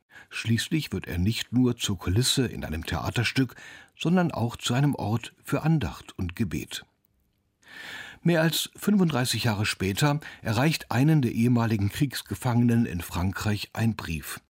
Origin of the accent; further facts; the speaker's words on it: Osterode, Lower Saxony, Germany; seit meiner Kindheit in Osterode. Er gehört in meine Heimat- und Konfirmationskirche.